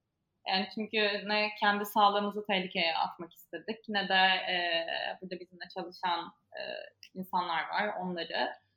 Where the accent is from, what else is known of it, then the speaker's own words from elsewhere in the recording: Istanbul, Turkey; iki kız kardeşiz. İkimiz de İstanbul'da doğduk ve büyüdük.